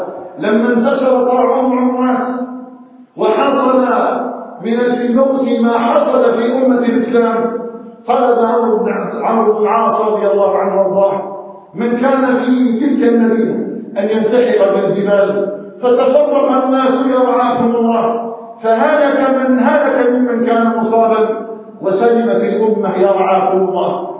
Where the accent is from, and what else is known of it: Algeria